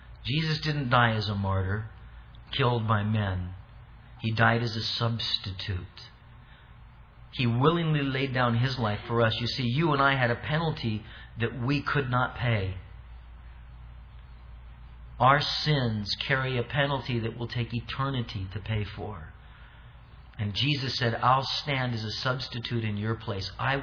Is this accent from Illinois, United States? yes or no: no; Anaheim, California, United States; I grew up in Orange County. I grew up in Anaheim. From like fourth grade on, I lived in Anaheim and a little bit in Orange and then in Costa Mesa.